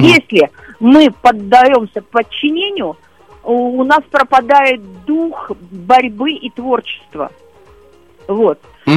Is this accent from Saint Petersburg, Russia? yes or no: no; Komsomolsk-on-Amur, Khabarovsk Krai, Russia; born there; там, где я родилась, город в Комсомольске-на-Амуре, который строила моя бабушка с дедушкой.